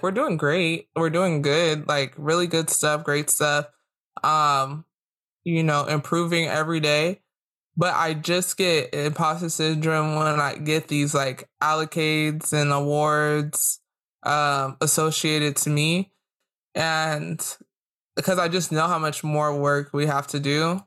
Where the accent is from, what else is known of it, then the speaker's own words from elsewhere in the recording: Rancho Cucamonga, California, United States; I grew up in Rancho. It's completely opposite. Like, I'm very much middle class.